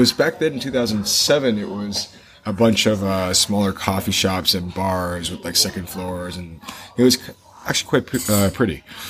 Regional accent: Toronto, Ontario, Canada; And for me, I was born in Toronto, born and raised, and never left, Ontario or Quebec province is probably the farthest I got.

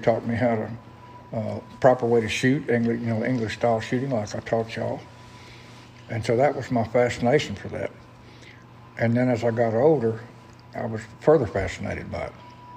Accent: Eastland, Texas, United States; born there; I was born in Eastland, Texas.

